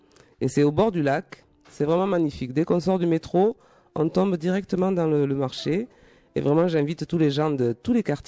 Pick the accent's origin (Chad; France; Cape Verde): Cape Verde; Moi, je suis du Cap-Vert, les îles du Cap-Vert.